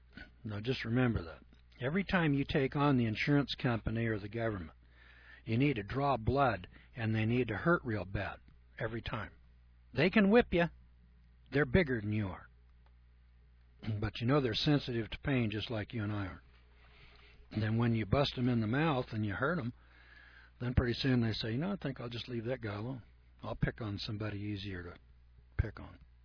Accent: Eureka, California, United States; also born or lived in Arcata; there's another school there, Fortuna, Arcata, Eureka, and Ferndale were in the competition, and I was from Eureka, and so I beat those other three schools. When I transferred to Arcata

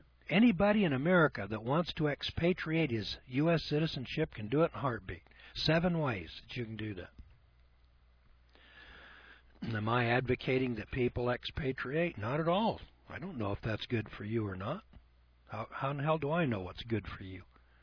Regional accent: California, United States; born there; now in Missouri, United States; I was born in California, and I'm living in Missouri.

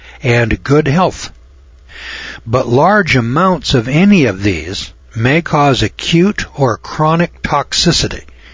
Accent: Eureka, California, United States; I said, "No, I'm from Eureka, California."

